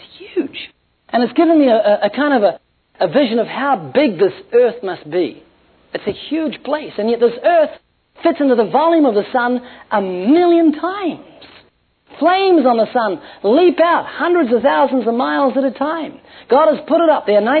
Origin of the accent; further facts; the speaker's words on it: New Zealand; I'm from New Zealand.